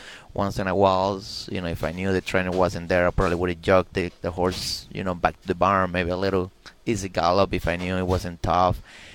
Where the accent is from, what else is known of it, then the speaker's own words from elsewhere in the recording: Venezuela; Well, you know, at the beginning, you know, we moved. You know, after my dad had the injury, you know, we moved to another city there that's no track around at all, you know.